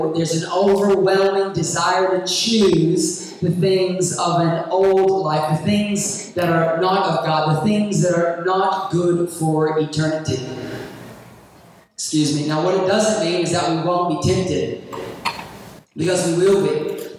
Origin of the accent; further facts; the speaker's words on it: United States; I grew up in the United States and was brought up going to church and things like